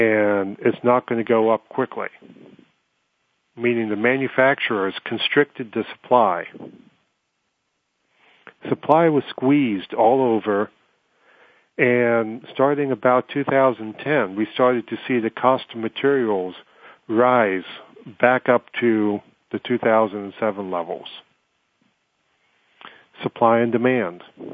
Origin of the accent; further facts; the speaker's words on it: Scotland, United Kingdom; born there; I'm Scottish by birth